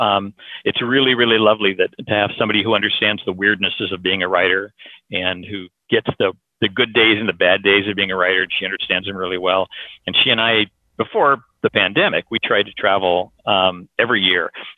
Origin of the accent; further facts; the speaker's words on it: Idaho, United States; I was growing up in Idaho, and the farthest I'd ever traveled, you could throw a stone and hit it.